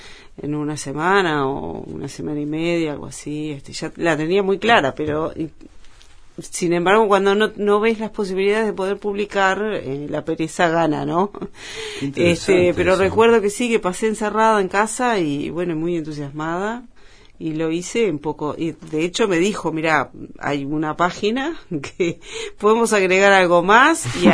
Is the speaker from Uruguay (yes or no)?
yes; Uruguay; Supongo que soy la primera uruguaya, no creo que la primera escritora de habla hispana, por ejemplo, no. O latinoamericana, capaz que no.